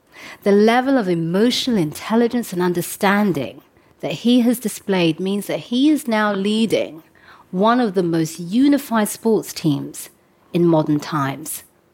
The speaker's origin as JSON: {"language": "English", "region": "London", "country": "United Kingdom", "tie": "born or raised there", "said": "I grew up in London as the daughter of African immigrants, so I know what it feels like to disrupt the world the way it is and to break through. As a working class black woman"}